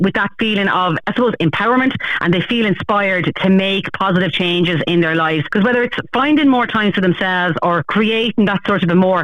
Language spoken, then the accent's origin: English; Westmead, New South Wales, Australia; from Westmead, an early years worker